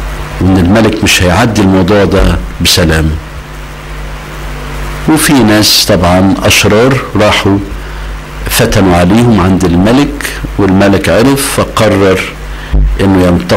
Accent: Egypt; حصل عندنا في مصر وفي كل البلاد

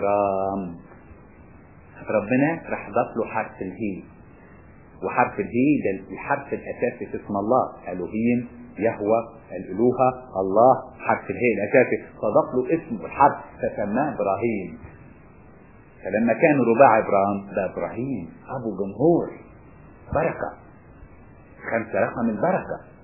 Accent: Egypt; بيسمى عندنا في مصر مجلس الشعب

